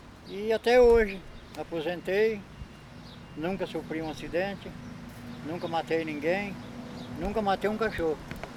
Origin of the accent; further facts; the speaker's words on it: Ourinhos, São Paulo, Brazil; born there; Eu sou nascido em Ourinhos.